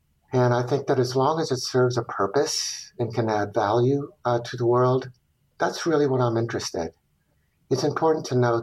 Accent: Chile; also born or lived in Venezuela; I was born in Venezuela, but I was immediately plucked away with the family to also go live in Chile for my first 7 years, following my father's job.

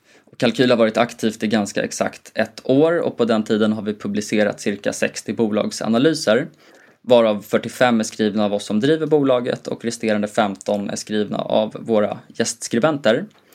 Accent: Gotland, Sweden; jag är 26 år gammal, jag kommer från Gotland

